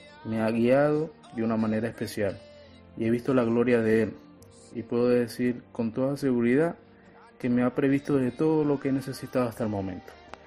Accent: Venezuela; soy un joven venezolano. Soy estudiante de Ingeniería de Petróleos, al igual que muchos otros venezolanos

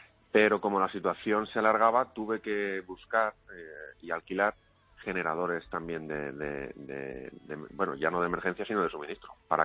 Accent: Fuenterrobles, Valencian Community, Spain; Pues en Fuenterrobles, en mi pueblo.

